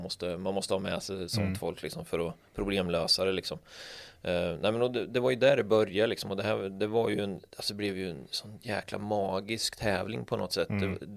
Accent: Linköping, Östergötland, Sweden; för det var ju när vi körde i Linköping, lite på våran hemma liksom. Ja, men både din och min hemstad liksom. Mm. Det är där vi är uppvuxna liksom

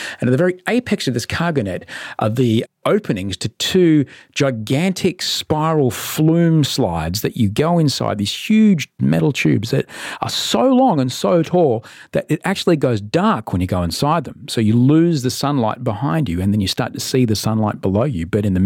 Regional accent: Brisbane, Queensland, Australia; I grew up in Brisbane

